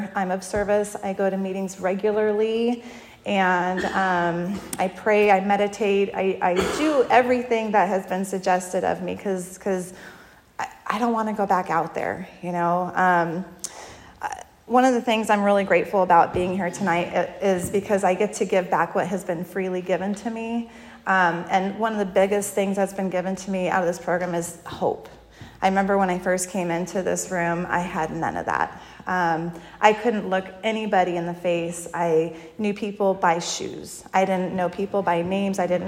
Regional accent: Paso Robles, California, United States; So I actually grew up in the Paso Robles area. I'm from Paso Robles. I wasn't born there, but I might as well have been.

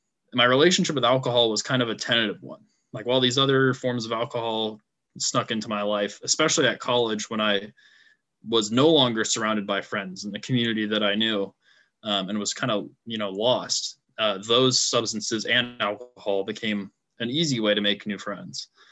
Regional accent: San Jose, California, United States; I grew up in San Jose.

